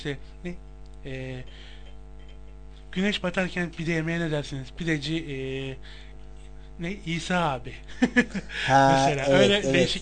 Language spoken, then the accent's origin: Turkish; Ağva, Istanbul, Turkey; mesela ben Şile, Ağva benim memleketim.